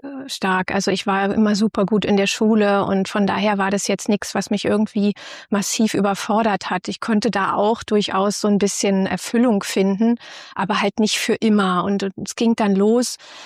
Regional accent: Berlin, Germany; Ich komme aus Ostberlin

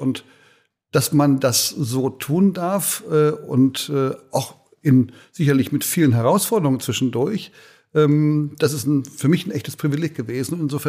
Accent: Bad Honnef, North Rhine-Westphalia, Germany; born there; Ich bin in Bad Honnef geboren, also am Rhein. Wer Bad Honnef vielleicht nicht kennt, das ist der Wohnort von, also Rhöndorf eher, von Konrad Adenauer gewesen. Aber Rhöndorf liegt genau vor Bad Honnef. Das ist am Siebengebirge.

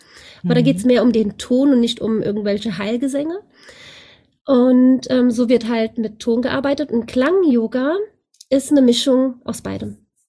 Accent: Germany; born there; ich bin 46 Jahre alt, in Deutschland geboren, 1977. habe eine sehr entspannte türkische Familie

